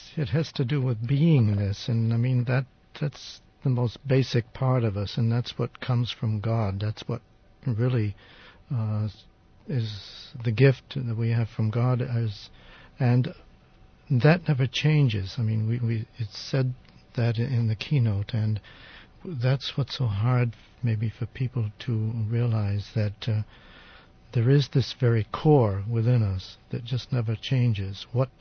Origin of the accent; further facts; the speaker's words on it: United States; As far as I'm concerned, I'm just an American.